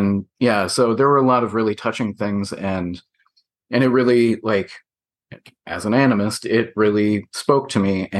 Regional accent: Midwest, United States; So, plus I grew up in the Midwest, so it's just, it's not accepted to be acceptable to be, have a big ego.

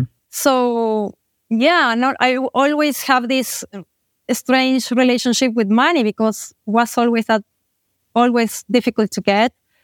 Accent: Buenos Aires, Argentina; English is a second language; moved away as an adult; now in Costa Rica; I am from Argentina, yes, from Buenos Aires, a big city, Laudi city. And 3 years ago, I moved to Costa Rica.

